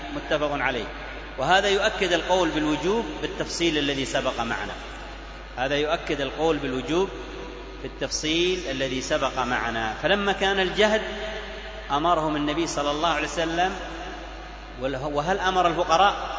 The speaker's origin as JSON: {"language": "Arabic", "region": "Aden", "country": "Yemen", "said": "القوارمة مشهور حتى عندنا في عدن صار موجود"}